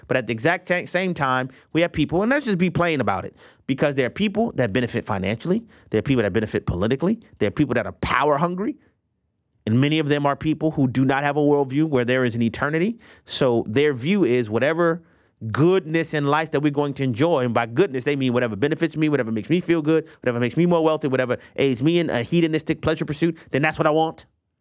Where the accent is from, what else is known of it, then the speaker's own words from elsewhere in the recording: New Orleans, Louisiana, United States; I told you guys that I'm born and raised in New Orleans.